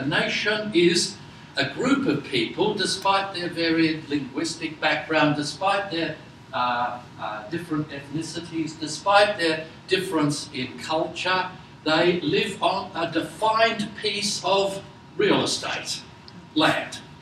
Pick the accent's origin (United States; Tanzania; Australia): Australia; I'm Australian, you're American